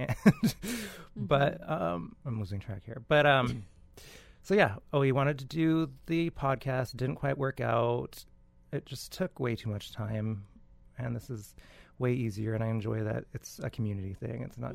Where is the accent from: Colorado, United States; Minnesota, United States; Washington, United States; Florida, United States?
Washington, United States; Cheney; also born or lived in Spokane; I'm from Spokane. I grew up in the Cheney area and have a house now on the South Hill.